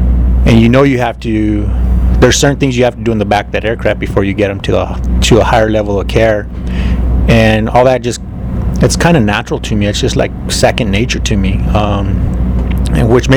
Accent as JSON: {"language": "English", "town": "Albuquerque", "region": "New Mexico", "country": "United States", "said": "Albuquerque, New Mexico."}